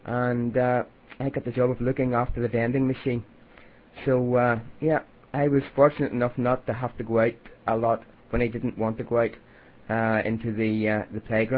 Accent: Belfast, Northern Ireland, United Kingdom; in my early days, like growing up in Belfast, especially, it was very much mixed.

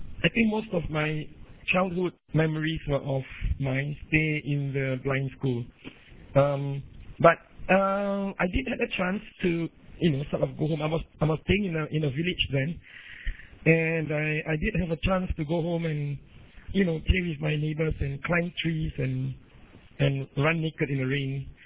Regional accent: Singapore; I'm a Singaporean. I have been a Singaporean all my life.

